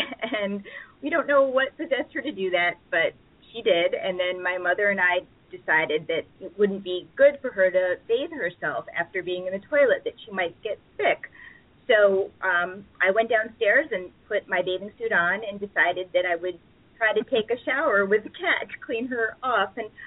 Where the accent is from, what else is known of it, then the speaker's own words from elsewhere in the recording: Ohio, United States; It was very much an idyllic childhood, a quintessential middle American childhood. I grew up in Ohio.